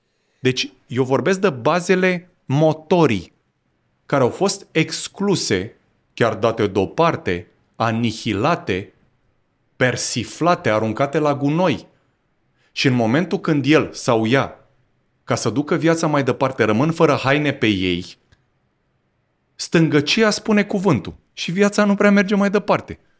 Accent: Romania; Noi nu suntem nici ruși, nici elvețieni, nici britanici, nici francezi. Noi suntem români.

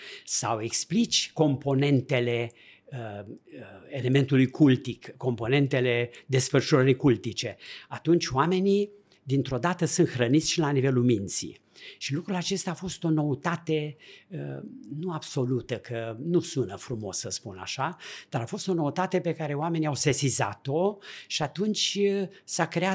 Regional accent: Brașov County, Romania; Eu sunt un ardelean, nu? Deci vin din zona Mănăstirii Sâmbăta. Am fost 10 ani preot la Șona.

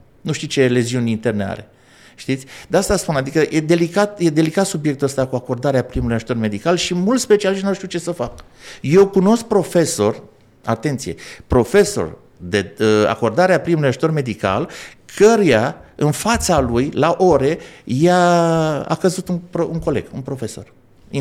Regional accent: Câmpina, Prahova, Romania; also born or lived in Maramureș; now in Bucharest, Romania; m-am născut la Maramureș, crescut la Câmpina, domiciliat în București. Și am stat 18 ani în Câmpina.

